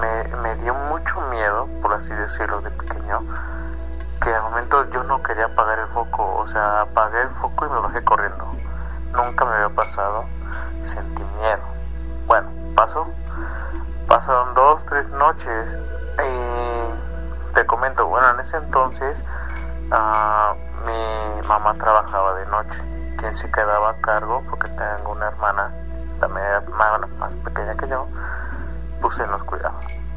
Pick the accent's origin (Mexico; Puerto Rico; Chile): Mexico; Mexico City; Soy de aquí, de la Ciudad de México, de la delegación Tlalpan.